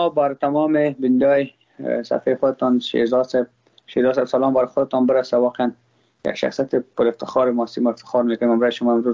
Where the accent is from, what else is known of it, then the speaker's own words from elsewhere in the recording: Afghanistan; ما افغان هستم.